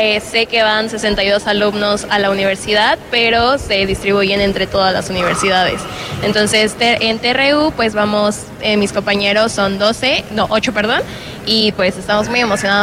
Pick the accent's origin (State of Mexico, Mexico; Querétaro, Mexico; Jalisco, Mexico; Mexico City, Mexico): Querétaro, Mexico; Soy de aquí, de Querétaro.